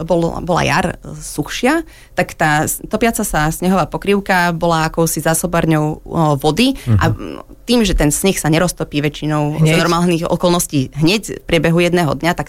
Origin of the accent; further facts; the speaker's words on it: eastern Slovakia, Slovakia; now in Bratislava, Slovakia; Z východu.